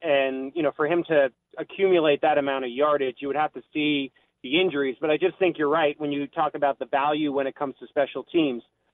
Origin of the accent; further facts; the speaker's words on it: East Coast, United States; I know some people know that I grew up on the East Coast, much like Derek Jeter